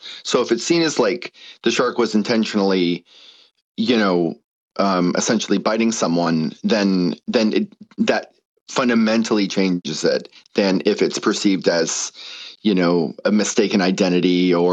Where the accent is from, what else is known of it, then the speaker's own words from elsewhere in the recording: Australia; also born or lived in United States; I know I sound like this, but I'm Australian and American, and I've lived here 20 years. Coogee's my local beach.